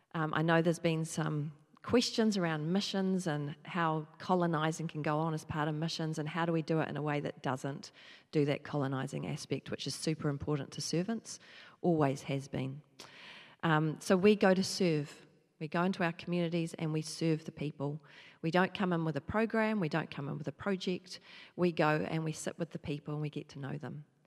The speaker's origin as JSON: {"language": "English", "country": "New Zealand", "tie": "born or raised there", "also_born_or_lived": "Northumberland, England", "said": "I was born in Northumberland, which is close to the border of Scotland."}